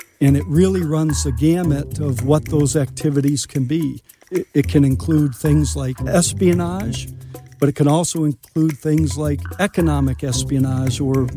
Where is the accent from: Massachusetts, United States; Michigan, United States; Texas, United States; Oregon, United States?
Michigan, United States; I grew up in Michigan.